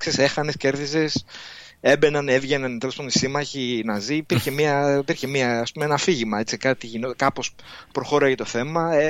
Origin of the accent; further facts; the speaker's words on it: Athens, Attica, Greece; Μεγάλωσα στην Αθήνα, στην Ελλάδα, των δεκαετιών του 70, του 80 και του 90